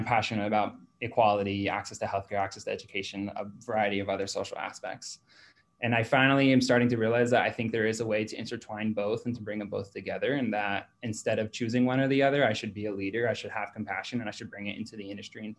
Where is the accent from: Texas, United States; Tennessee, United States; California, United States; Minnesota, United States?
California, United States; Los Angeles; So I grew up in Los Angeles, California, raised by 2 confident, loving parents who had a lot of help from 2 Latina women.